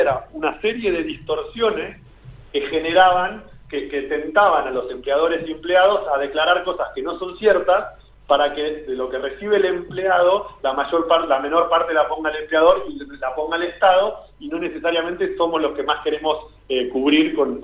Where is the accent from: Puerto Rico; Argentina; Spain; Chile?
Argentina; Patagonia; soy patagónico